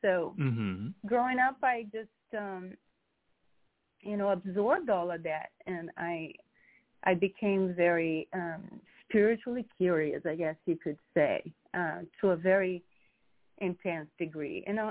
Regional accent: Rio de Janeiro, Brazil; So, yeah, growing up in Brazil was, I grew up very freely, because there was not a lot of structure. I was in, a lower middle class family and went to public school for 4 hours a day.

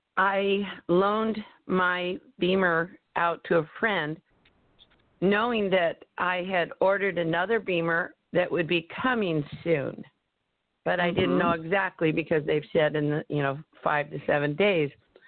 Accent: Oregon, United States; I'm from Sia, Oregon

